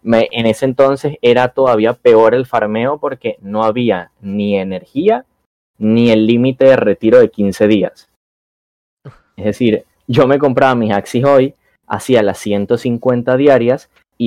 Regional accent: Venezuela; la verdad en mi país aquí Venezuela

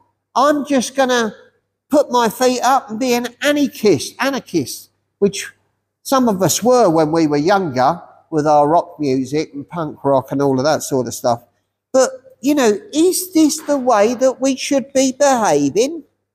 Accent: Hemel Hempstead, East of England, United Kingdom; Oh, I was born in Emelemstead. I'm a local lad. So naturally, I was born here in Hemel, okay?

